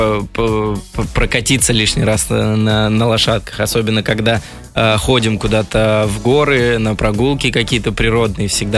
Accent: Moscow, Russia; в садик даже успел походить в Москве, поэтому на 100% считаю себя москвичом, и это мой родной город, и здесь я вырос

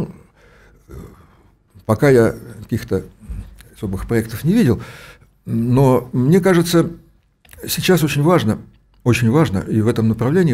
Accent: Ukraine; also born or lived in Poltava / Kharkiv / Dnipropetrovsk; Я сам с Украины. Я знаю, что такое украинцы. Я и в Полтаве долгое время жил, и Харьков, и Днепропетровск.

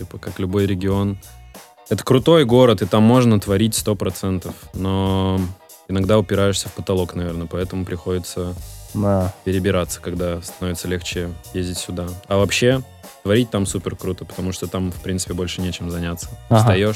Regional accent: Vologda, Vologda Oblast, Russia; now in Moscow, Russia; Ну нет, как тебе сказать, это мой родной город. Я не могу его не любить, но любимый город все-таки Москва, наверное, сейчас.

